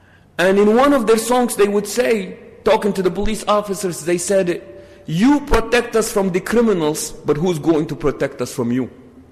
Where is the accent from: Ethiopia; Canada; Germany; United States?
Ethiopia; When the companions came from Abyssinia, from Habasha, that's my hometown by the way